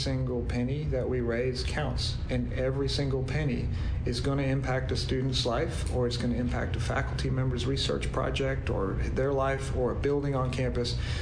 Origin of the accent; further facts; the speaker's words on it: Brenham, Texas, United States; I'm originally from Brenham, Texas.